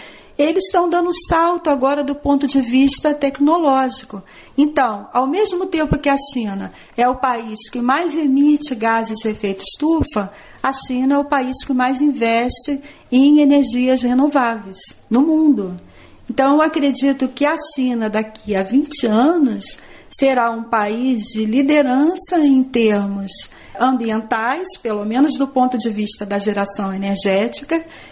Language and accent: Portuguese; Rio de Janeiro, Brazil; Eu sou carioca, mas eu estava morando no Rio Grande do Norte, eu estava morando em Natal nessa época.